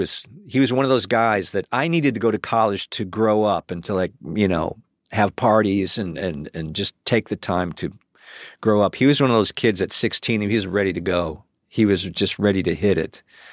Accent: Cleveland, Ohio, United States; I grew up in Cleveland.

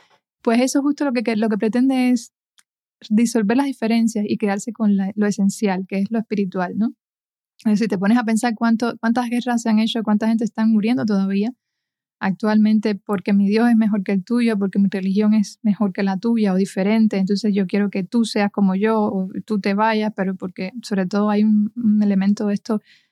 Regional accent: Cuba; como cubana, siempre la vía más fácil era criticar el sistema, ¿no?

